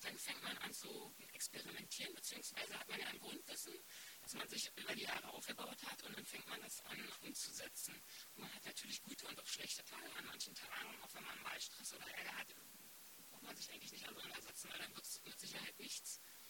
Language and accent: German; Großeneindorf, Brandenburg, Germany; Also ich bin ja in Großeneindorf aufgewachsen. Großeneindorf ist für mich einfach meine Kindheit gewesen.